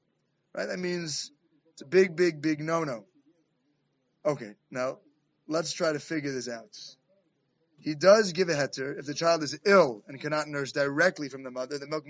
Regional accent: Jamaica Estates, New York, United States; I was asked to speak in my hometown of Jamaica States, Queens

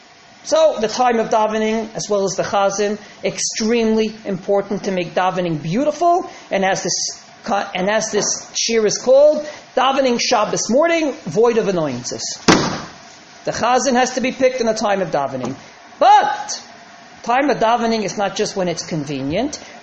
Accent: Woodmere, New York, United States; When I was a kid, growing up in the Young Israel of Woodmere

